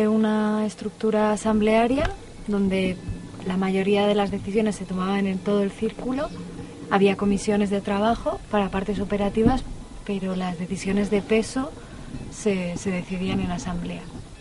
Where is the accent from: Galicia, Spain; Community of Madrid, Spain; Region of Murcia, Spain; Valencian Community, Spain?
Community of Madrid, Spain; Madrid; born there; nací en Madrid y hace como 4 años llegué a Aracabe. Había vivido en colectivo en otros lugares